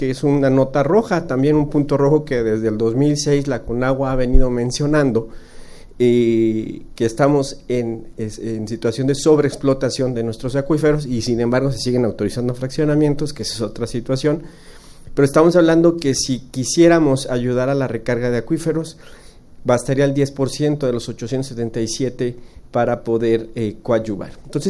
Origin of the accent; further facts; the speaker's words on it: Guadalajara, Jalisco, Mexico; Es responsabilidad de nosotros como tapatíos el ejercer una gestión eficiente, sustentable del agua.